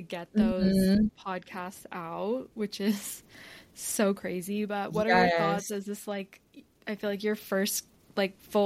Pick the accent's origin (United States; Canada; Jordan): United States; Arizona; I'm from Arizona and the school districts there are so interesting.